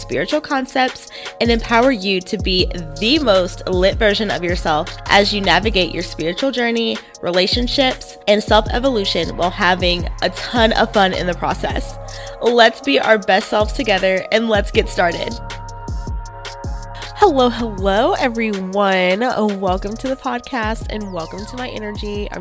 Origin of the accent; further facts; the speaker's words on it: Alabama, United States; I was born and raised in Alabama, so I'm no stranger to country music.